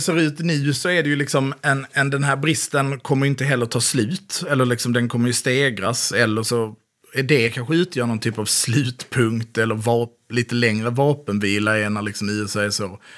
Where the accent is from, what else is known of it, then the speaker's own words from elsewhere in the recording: Småland, Sweden; Jag säger att du tittar på mig som smålänning